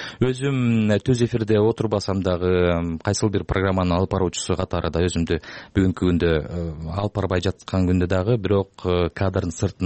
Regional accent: Toktogul, Jalal-Abad Region, Kyrgyzstan; born there; менин киндик каным тамган жерге жасабашым керек? Ошол үмүттө, анткени Токтогул бир гана Токтогул шаары же район эмес, толугу менен Кетменте өрөөнө

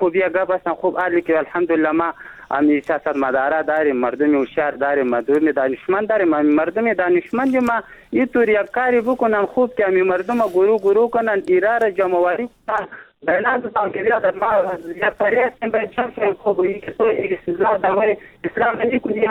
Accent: Afghanistan; ما هم افغان هستیم هم اسلام هستیم.

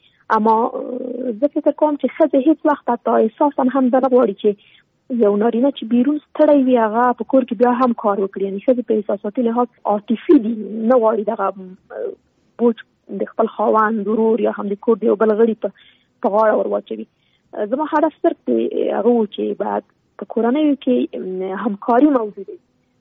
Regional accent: Afghanistan; born or raised there

